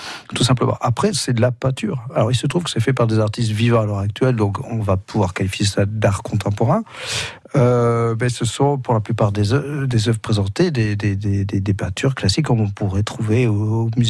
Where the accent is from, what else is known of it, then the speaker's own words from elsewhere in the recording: Strasbourg, Grand Est, France; il se trouve que moi je suis strasbourgeois